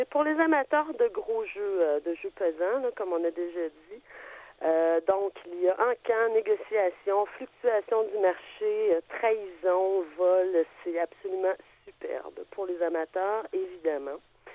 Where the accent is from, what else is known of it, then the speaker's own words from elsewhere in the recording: Germany; Eh oui, je suis retourné dans mon pays d'origine.